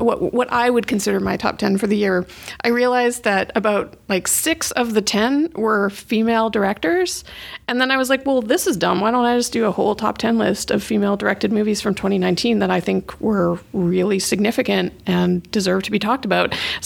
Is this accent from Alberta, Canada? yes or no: no; Saskatchewan, Canada; So I grew up in Saskatchewan. I'm a white settler lady. that grew up in Treaty 6 territory